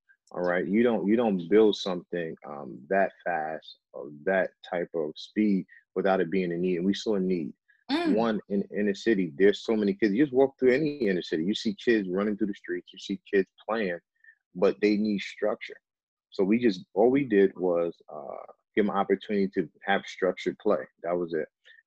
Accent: Jersey City, New Jersey, United States; So what we did, so I decided to go back home. I grew up in Jersey City, and we started a program, with football, the cheer program, and also the after school program

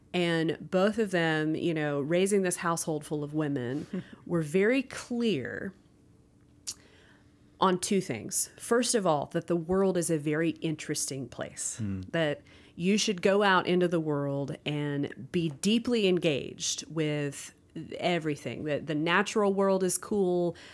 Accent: the South, United States; growing up in the South, where there are a lot of defined roles for women

